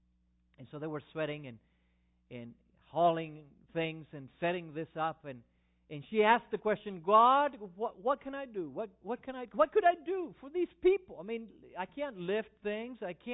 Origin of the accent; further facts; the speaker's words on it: Argentina; And as a growing up in Argentina, I went to the circus 2 or 3 times